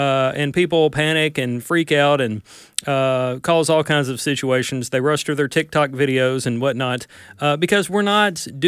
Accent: Amory, Mississippi, United States; I'm from Amory. Went to high school there. Go Panthers.

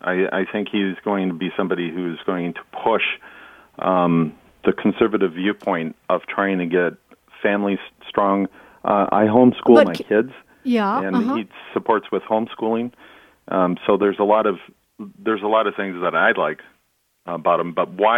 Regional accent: Michigan, United States; One is the Michigan governor. I'm from Michigan.

